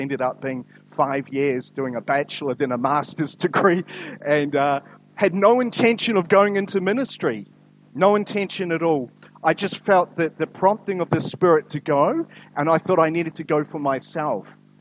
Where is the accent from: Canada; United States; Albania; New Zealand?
New Zealand; Auckland; So I originate from Auckland. Don't hold that against me. I grew up on the North Shore.